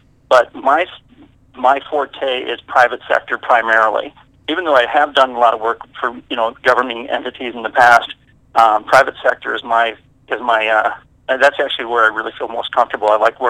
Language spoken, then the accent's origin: English; Wisconsin, United States; So I'm from Wisconsin originally, and we've got beautiful state as well, but a lot of trees, a lot of forested areas.